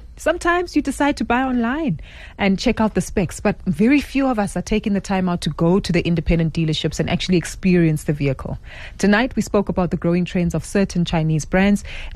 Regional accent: South Africa; just for us to get clarity on the concerns that we should be mindful of as South African consumers.

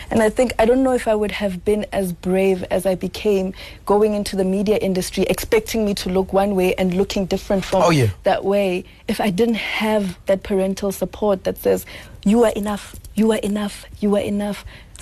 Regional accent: South Africa; I'm a woman, I am black, I am African, I'm South African, I'm Xhosa, I'm Sotho.

